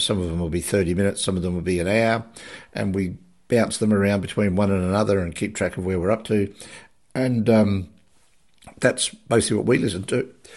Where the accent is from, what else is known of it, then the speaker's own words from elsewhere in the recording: South Australia, Australia; I'm originally from South Australia